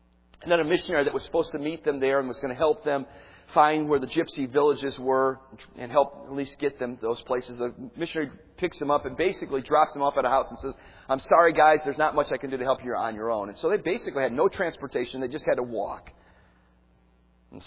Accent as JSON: {"language": "English", "town": "Cleveland", "region": "Ohio", "country": "United States", "tie": "born or raised there", "said": "Look, I was a kid growing up in Cleveland, Ohio."}